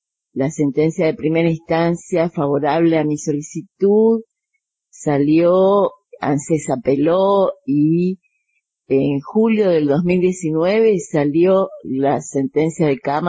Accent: Formosa, Argentina; accent: Formosa; moved away as an adult; now in Buenos Aires, Argentina; soy formoseña y que vine a la ciudad de Buenos Aires a estudiar en la Facultad de Derecho.

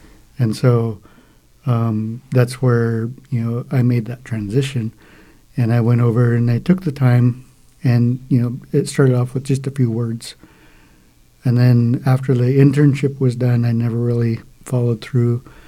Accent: Washington, United States; I'm from Lummi. I'm a Lummi language teacher at Ferndale High School, also at Horizon Middle School, and also teach Lummi language for our community.

